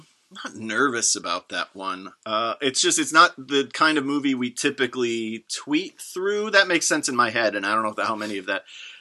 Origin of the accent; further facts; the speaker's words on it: Chicago, Illinois, United States; accent: Chicago; I feel like my Chicago accent is really coming out on this show.